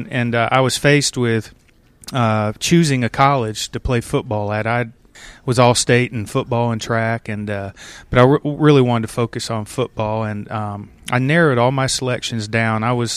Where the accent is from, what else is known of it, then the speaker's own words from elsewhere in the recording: Titusville, Florida, United States; Well, I grew up in Titusville, Florida, which is right where the Space Center is, right due east of Orlando. It was a great place to grow up.